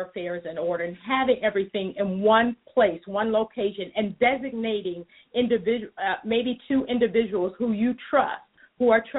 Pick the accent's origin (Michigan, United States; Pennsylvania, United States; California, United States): California, United States; Los Angeles; born there; also born or lived in Barbados; now in Illinois, United States; I am actually here in Illinois. I was a Navy kid. I was born in Los Angeles and lived in the Caribbean Islands, Barbados, for 3 years as a little girl.